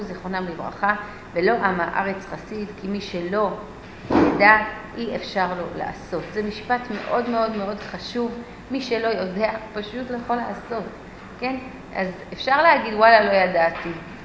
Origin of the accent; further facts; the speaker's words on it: Ra'anana, Central District, Israel; כשהייתי צעירה מזמן, גדלתי ברעננה